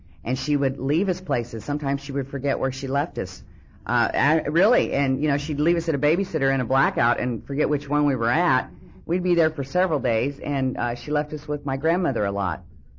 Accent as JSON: {"language": "English", "region": "Oklahoma", "country": "United States", "tie": "born there", "said": "I was born in Oklahoma to two normal alcoholic parents."}